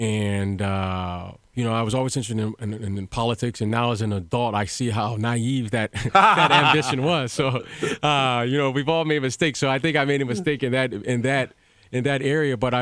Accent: Detroit, Michigan, United States; You know, growing up in Detroit, I had opportunity to watch Isaiah Thomas early.

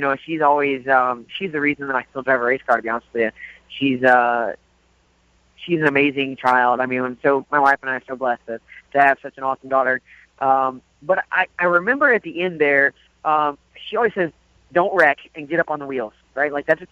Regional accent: Springfield, Illinois, United States; being I grew up in Springfield, maybe 4 or 5 miles from the dirt track there.

